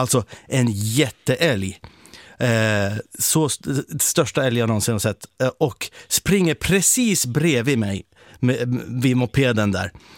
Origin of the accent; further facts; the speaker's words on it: Ilomantsi, North Karelia, Finland; Jag är från Ilomantsi, vi har björnfestivalen där varje sommar.